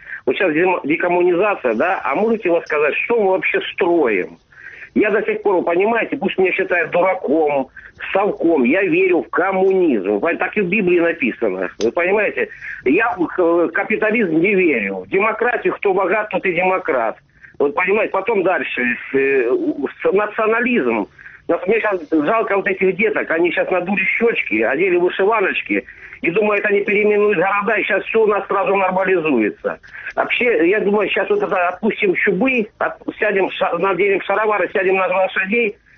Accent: Luhansk, Luhansk Oblast, Ukraine; я вообще беженец из Луганска, сейчас в Луганской области живу.

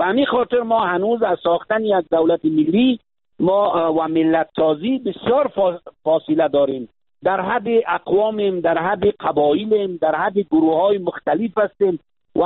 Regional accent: Afghanistan; ما افغانستانیستیم، ما افغان هستیم

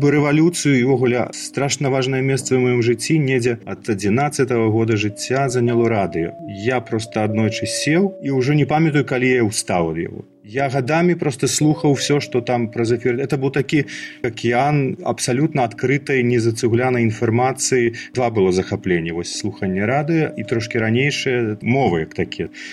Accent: Minsk, Belarus; Я з Менску. Доўгі час нават мала куды з Менску выязджаў, ну толькі да адной бабкі дзеда ў Барысаў і да другой бабкі дзеда на Бярэзыншчыну, а кудысьці за межы Беларусі да 13-14 гадоў бадай што і нікуды не выязджаў.

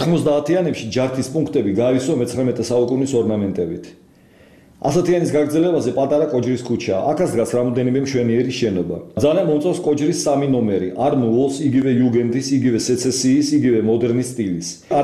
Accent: Tbilisi, Georgia; born there; აკადემიის შემდეგ მივდივარ გადაღებაზე ასათიანის ყოფილი ენგელსის ქუჩაზე. აქ 56 ნომერში დავიბადე

